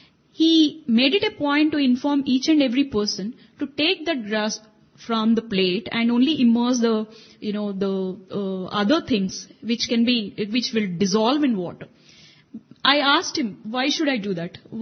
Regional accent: India; first language Telugu; English is a second language; since I understand Telugu. Telugu is my mother tongue.

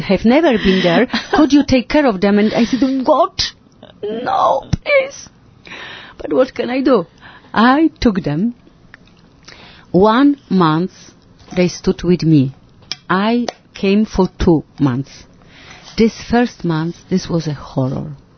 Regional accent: Poland; English is a second language; I'm from Poland.

